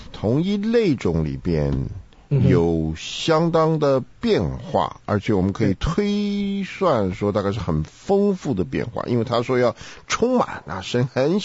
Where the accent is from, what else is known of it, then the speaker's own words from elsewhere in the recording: China; 那这个时候尤其我们中国人在讨论这个问题的时候